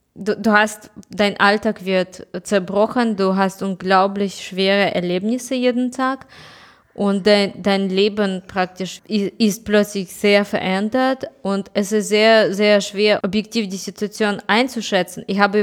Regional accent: Kyiv, Ukraine

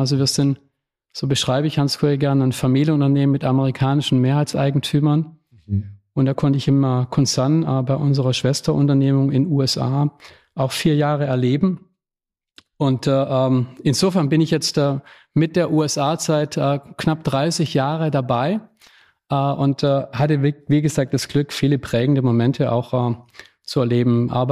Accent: Baden-Württemberg, Germany; Aufgewachsen im Schwarzwald, in einem kleinen Ort.

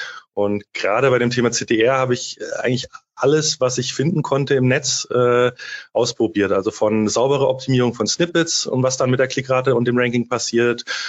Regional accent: Munich, Bavaria, Germany; now in Collenberg, Germany; Bin aufgewachsen in München. Seit 7 Jahren lebe ich jetzt in Kollenberg am Main, so zwischen Miltenberg und Aschaffenburg oder Wertheim.

